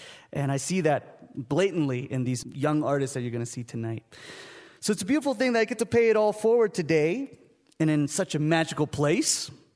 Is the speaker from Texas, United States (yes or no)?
yes; Austin, Texas, United States; From the Top was in my hometown in Austin, Texas, and I got to play on it.